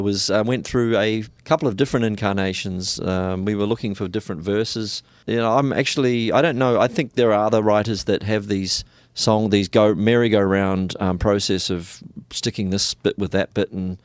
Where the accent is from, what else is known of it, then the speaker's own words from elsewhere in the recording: Te Awamutu, Waikato, New Zealand; It is my hometown, yeah. It means meeting of the waters. In fact, in reality, two tiny little streams that, you know, barely exist. But a lovely little country town in New Zealand.